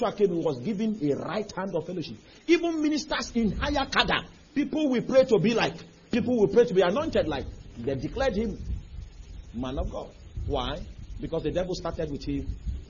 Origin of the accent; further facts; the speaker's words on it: Lagos, Nigeria; I'm from Lagos, I hope you know. That's where I'm. That's where I stay now.